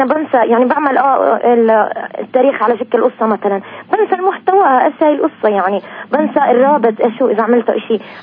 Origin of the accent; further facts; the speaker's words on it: Jerusalem, Palestine; من القدس.